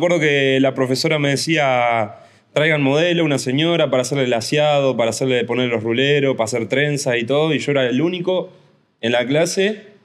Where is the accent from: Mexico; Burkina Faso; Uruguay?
Uruguay; yo vengo de Uruguay